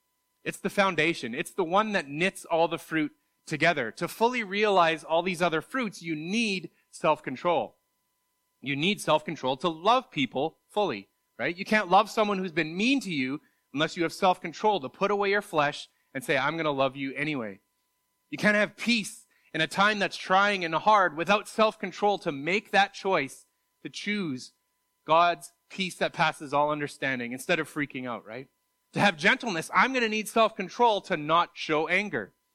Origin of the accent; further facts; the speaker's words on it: Winnipeg, Manitoba, Canada; I'm from Winnipeg and coming out for the weekend to be a part of the service this morning